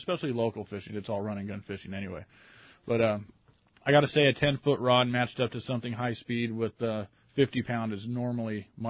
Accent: San Diego, California, United States; being born and raised in San Diego, is surface iron fishing.

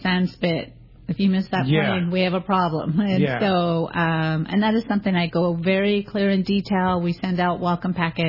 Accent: Boise, Idaho, United States; now in California, United States; He, from my hometown of Boise, Idaho. Yes, I'm from Idaho. I went opposite. Everyone's going to my hometown, and I came to California.

